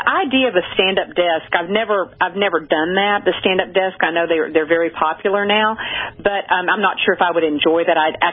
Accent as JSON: {"language": "English", "town": "Hot Springs", "region": "Arkansas", "country": "United States", "tie": "born or raised there", "lives_now": "Dallas, United States", "said": "I mean, when I drive from Dallas to Hot Springs, Arkansas, which is my hometown, that drive is beautiful."}